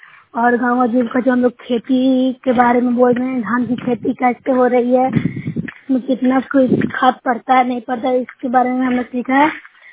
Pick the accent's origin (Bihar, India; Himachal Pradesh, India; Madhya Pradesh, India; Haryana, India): Bihar, India; मैं नूसरा ब्लॉक से हूँ, जिला नालंदा की निवासी हूँ।